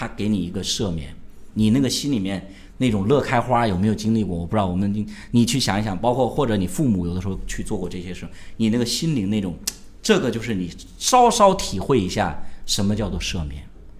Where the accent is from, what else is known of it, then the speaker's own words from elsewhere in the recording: China; 每个人，我们中国人，每个中国人给我们100万就好了。